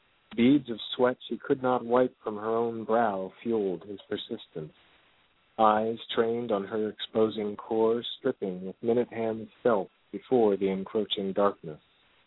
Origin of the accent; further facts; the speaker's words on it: New Jersey, United States; also born or lived in Delaware; I'm a Central New Jersey poet. I was born in Delaware and moved up here with my mom after she got divorced and like ran from the hubby. And I basically grew up in Jersey, loving it.